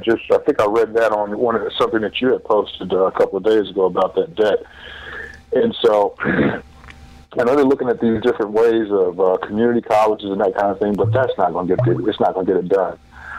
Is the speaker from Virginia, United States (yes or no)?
yes; Chesapeake, Virginia, United States; I grew up down in Chesapeake, Virginia, down in the Tidewater area.